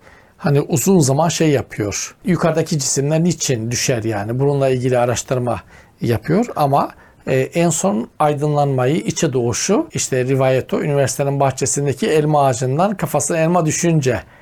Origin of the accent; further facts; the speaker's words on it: Trabzon, Turkey; Allah'a şükür Trabzonluyum da.